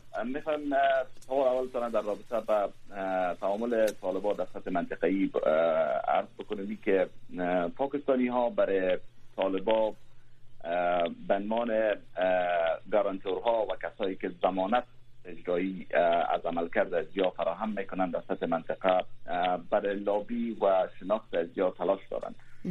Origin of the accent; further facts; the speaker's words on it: Afghanistan; به عنوان یک افغان، به عنوان یک کسی که به اون کشور تعلق دارم،